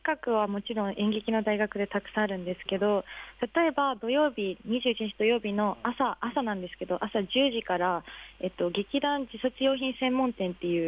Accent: Sapporo, Hokkaido, Japan; 私地元が北海道の札幌なんですけど、札幌からこの大学を知って、私ミュージカルをその地元でやってたんですけど

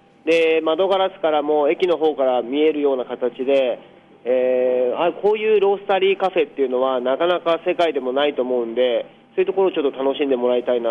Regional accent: Sengawa, Tokyo, Japan; あのこの仙川出身ということで、まあ、いつか仙川でお店をやりたいなと思っていて、まあ、こんな早く帰ってくる予定ではなかったんですけど、一応まあ帰らせてもらって

